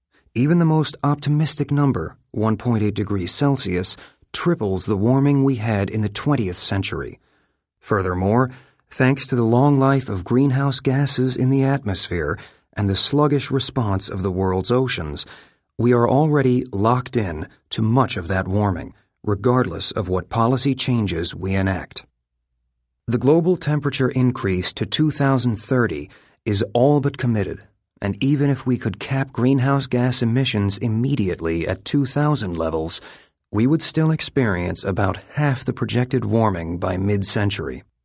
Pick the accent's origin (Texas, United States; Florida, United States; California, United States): California, United States; In my home state of California, Republican Governor Arnold Schwarzenegger asserted